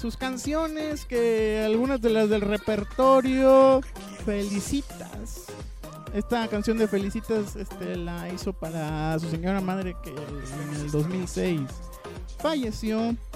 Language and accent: Spanish; Mexico; ya saben cómo somos nosotros los mexicanos